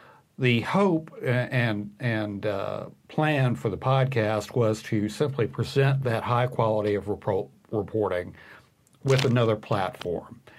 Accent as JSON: {"language": "English", "region": "Mississippi", "country": "United States", "tie": "born or raised there", "said": "Next for me is moving back to my home state of Mississippi."}